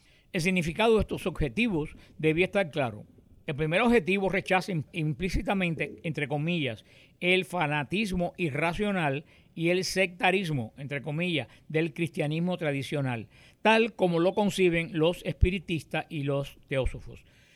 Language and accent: Spanish; Cuba; moved away; en lo que aquí cuando yo llegué de Cuba, un señor me lo regaló